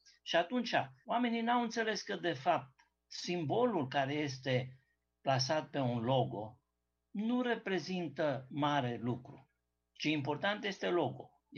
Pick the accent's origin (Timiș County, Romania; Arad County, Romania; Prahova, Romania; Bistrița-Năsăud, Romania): Timiș County, Romania; Timișoara; mă bucur ca timișorean și ca om de turism